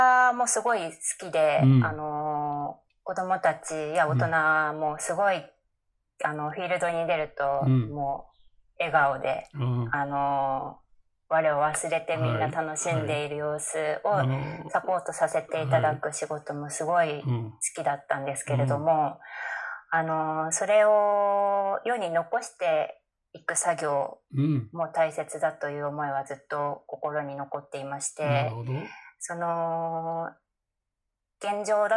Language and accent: Japanese; Kanagawa, Japan; で、一度就職のタイミングで神奈川、地元に戻りまして